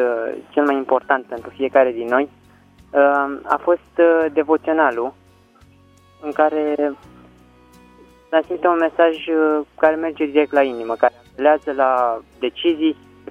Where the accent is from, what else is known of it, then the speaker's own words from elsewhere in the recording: Craiova, Dolj, Romania; Sunt din Craiova.